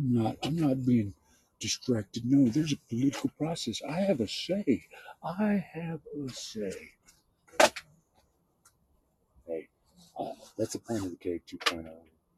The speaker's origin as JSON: {"language": "English", "region": "Texas", "country": "United States", "tie": "born or raised there", "said": "No, I'm not. I'm born and raised in West Texas."}